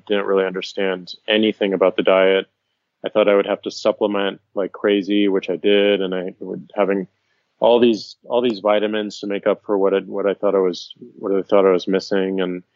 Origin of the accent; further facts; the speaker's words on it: St. Louis, Missouri, United States; So I come from St. Louis, Missouri, and midway through I moved back to St. Louis.